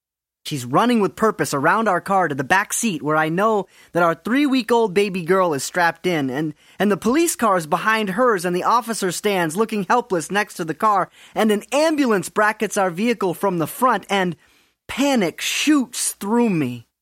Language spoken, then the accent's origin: English; Maine, United States; It is early in my ministry, and I'm leading a mission trip to my hometown in Maine.